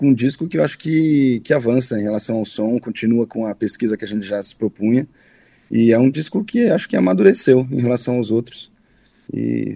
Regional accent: Pernambuco, Brazil; Eu sou pernambucano, baixista pernambucano também

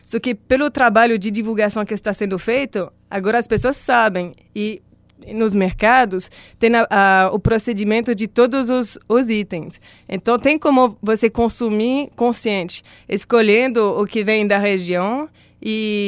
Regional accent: Switzerland; accent: French; Portuguese is a second language; now in Brazil; Eu sou da Suíça, mas da parte francesa, por isso que esse sotaque meu é francês. Eu nasci num povoado lá nos Alpes, com 3 mil habitantes.

